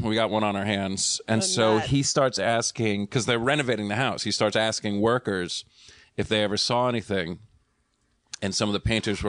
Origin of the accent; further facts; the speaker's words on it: Rumford, Rhode Island, United States; It was, I grew up in Rumford, Rhode Island. So it's like there were some old farmhouses and colonial houses.